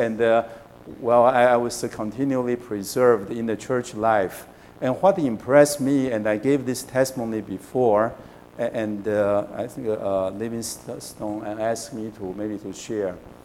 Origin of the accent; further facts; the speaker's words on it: Taiwan; I grew up in Taiwan, and my parents both are very genuine Christian.